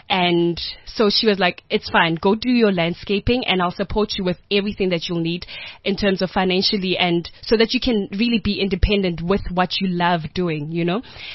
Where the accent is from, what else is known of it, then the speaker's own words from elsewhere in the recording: Soweto, Gauteng, South Africa; also born or lived in West Rand; when I grew up in Soweto, this is now prior to staying in the West Rand with my grandmother